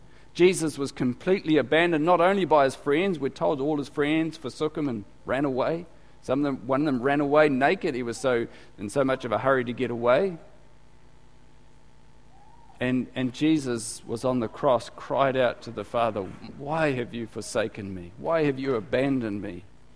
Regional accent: Gisborne, New Zealand; I'm from Gisborne. You know, famous place, Gisborne.

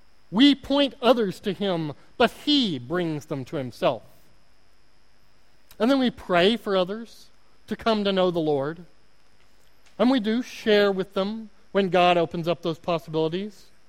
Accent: Oklahoma, United States; accent: Oklahoma; My Oklahoma accent is really coming out right now.

